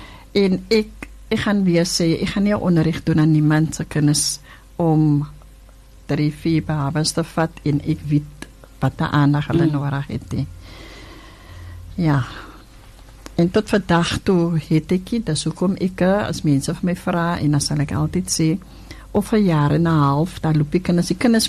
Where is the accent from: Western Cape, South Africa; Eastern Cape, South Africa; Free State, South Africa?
Western Cape, South Africa; Cape Town; moved away as an adult; ek is van die Kaap, maar ek is vanaf 22 hier